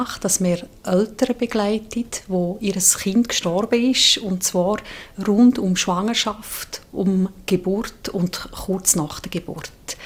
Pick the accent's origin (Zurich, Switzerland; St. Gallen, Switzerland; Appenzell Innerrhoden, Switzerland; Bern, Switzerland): Appenzell Innerrhoden, Switzerland; Brülisau; ich bin von Appenzell Innerrhoden, genau von Brülisau, so im Alpstein, hohe Kasten, Sentisgebiet. Das ist wirklich meine Heimat.